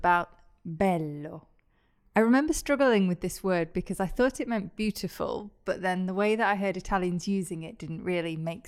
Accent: United Kingdom; I'm very British

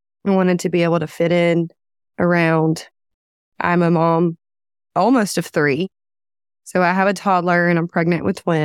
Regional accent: Louisiana, United States; I'm from DeSoto Parish, which is this little parish in Louisiana.

